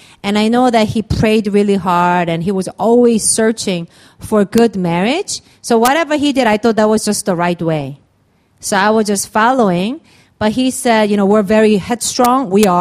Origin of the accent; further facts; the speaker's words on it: United States; even though I grew up in America, I think I'm very Korean.